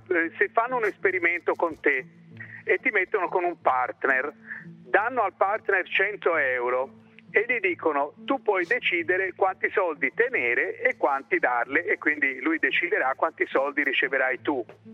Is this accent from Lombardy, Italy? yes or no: no; Florence, Tuscany, Italy; No, io sai, sono fiorentino.